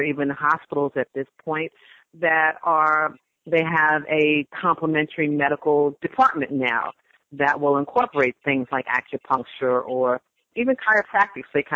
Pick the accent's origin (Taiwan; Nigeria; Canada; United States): United States; Queens, New York; I grew up in Queens, New York.